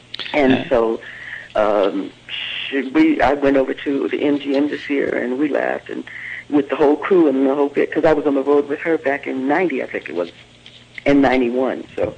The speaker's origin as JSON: {"language": "English", "region": "California", "country": "United States", "said": "Yeah, I'm a Californian, so I've been knowing those people for years."}